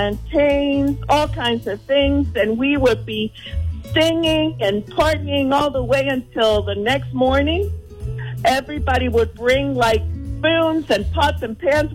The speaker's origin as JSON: {"language": "English", "country": "Puerto Rico", "said": "You know that I'm from Puerto Rico."}